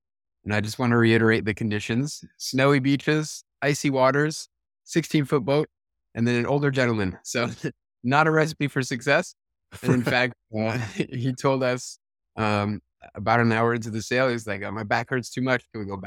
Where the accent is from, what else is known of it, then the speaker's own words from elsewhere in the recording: United States; And so as an American, but also as I'm a dual citizen, I'm also French, visiting my grandparents outside of Paris every year